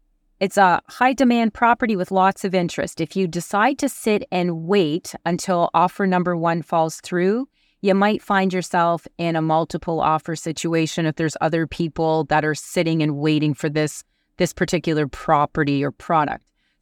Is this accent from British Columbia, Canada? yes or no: no; Ontario, Canada; I know I'm originally from Ontario